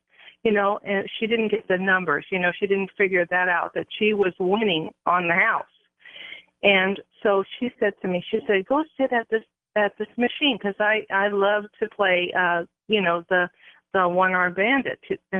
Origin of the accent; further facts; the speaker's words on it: Boston, Massachusetts, United States; born there; I was born on a Friday the 13th in a hurricane. I was born in Boston, Massachusetts.